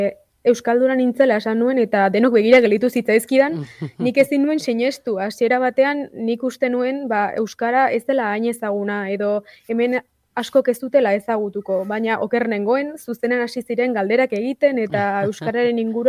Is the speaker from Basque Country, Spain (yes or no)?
no; Navarre, Spain; now in Netherlands; masterreko ikaslea naiz, orain 22 urte ditut, Nafarrokoa naiz, eta hori, ba, hizkuntzalaritzako ikaslea naiz.